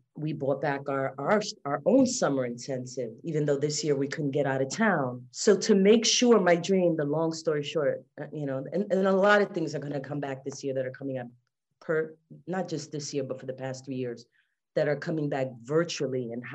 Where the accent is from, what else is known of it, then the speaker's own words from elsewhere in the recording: New York, United States; first language English; I'm a New Yorican. English is my first language. I look more Black.